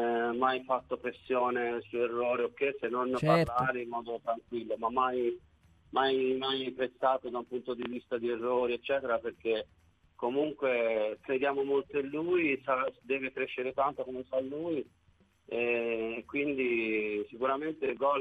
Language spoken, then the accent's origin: Italian; Viareggio, Tuscany, Italy; born there; io sono anche nato a Viareggio, ma mio padre è della Sicilia